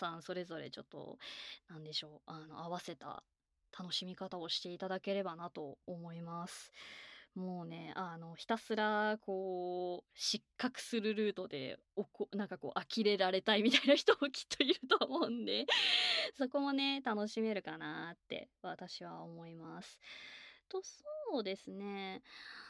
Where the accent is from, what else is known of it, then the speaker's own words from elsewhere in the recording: Kansai, Japan; accent: Kansai; 本当に私の出身が関西圏なので、どうしてもイントネーションがすごく関西寄りになってしまって、